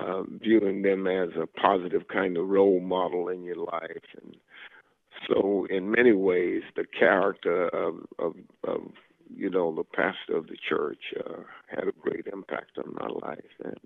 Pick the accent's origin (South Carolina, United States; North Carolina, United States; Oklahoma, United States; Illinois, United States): South Carolina, United States; Well, I grew up in South Carolina and went to a Presbyterian undergraduate school